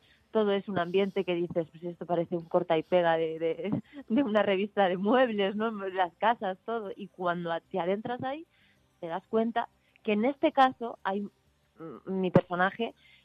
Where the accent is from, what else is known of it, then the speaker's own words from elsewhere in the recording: Madrid, Community of Madrid, Spain; yo soy de Madrid, soy madrileña, por parte de familia, son todos gallegos, por parte de familia materna